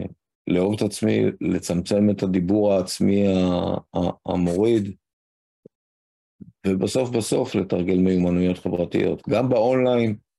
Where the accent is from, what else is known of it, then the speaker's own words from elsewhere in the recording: Rishon LeZion, Central District, Israel; גדלתי בראשון, והייתי לוקח בנות